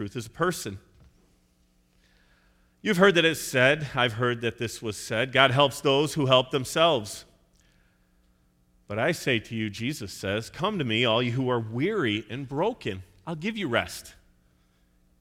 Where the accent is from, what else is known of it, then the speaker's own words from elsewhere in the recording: Chicago, Illinois, United States; and I'm from Chicago. We came up to Lake Geneva